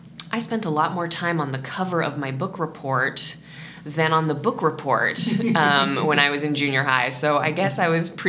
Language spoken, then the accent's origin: English; Berkeley, California, United States; now in Portland, United States; Well, so I grew up in Berkeley.